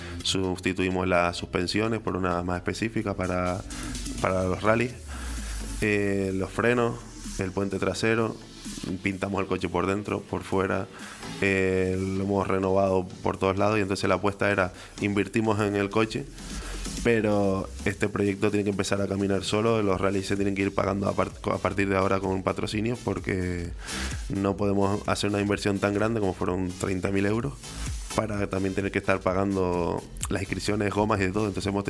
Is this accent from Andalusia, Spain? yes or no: no; San Juan de la Rambla, Canary Islands, Spain; yo soy de San Juan de la Rambla, de la zona alta, desde el barrio de San José.